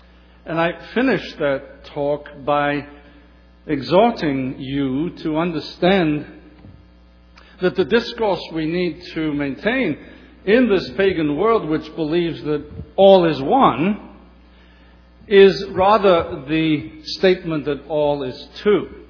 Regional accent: Liverpool, North West England, United Kingdom; I remember as I grew up in Liverpool, England

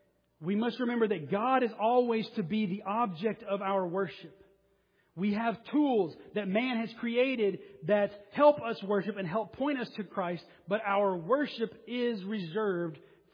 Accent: the South, United States; Now, growing up in the South

